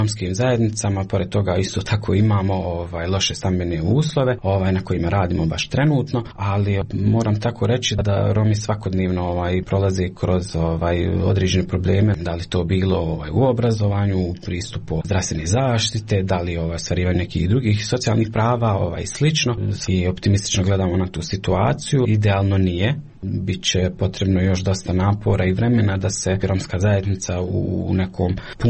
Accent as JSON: {"language": "Bosnian", "town": "Kakanj", "region": "Federation of Bosnia and Herzegovina", "country": "Bosnia & Herzegovina", "said": "dolazim iz Kaknje"}